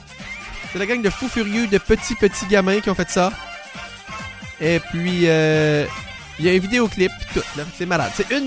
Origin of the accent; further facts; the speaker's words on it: Rivière-du-Loup, Quebec, Canada; c'est mon coin de pays, Rivière-du-Loup.